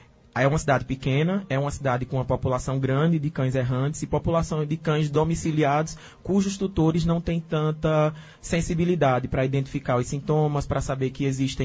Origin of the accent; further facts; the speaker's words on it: Carnaíba, Pernambuco, Brazil; por ser filho da terra, sou de Carnaíba.